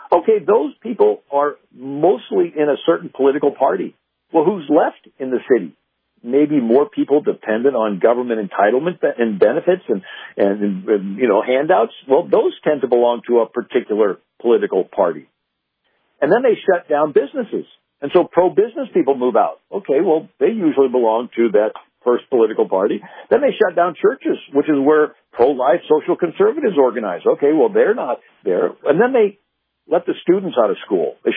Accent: St. Louis, Missouri, United States; And, you know, I'm from St. Louis originally, and I'm 30 minutes from Ferguson, Missouri.

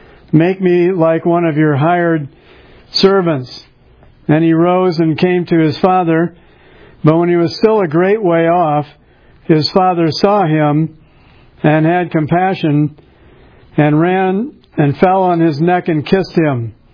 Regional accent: Washington, District of Columbia, United States; born there; I was born in 1951 in Washington, D.C.

